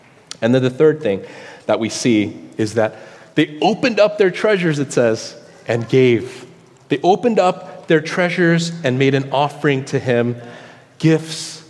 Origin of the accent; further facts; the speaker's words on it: Los Angeles, California, United States; growing up in Los Angeles, which is a very busy city with a lot of lights, even when you go into the mountains, it's hard to see the stars.